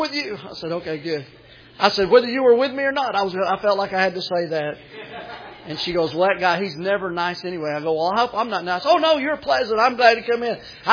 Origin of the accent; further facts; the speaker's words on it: United States; I mean, I don't know about you, but I am an American.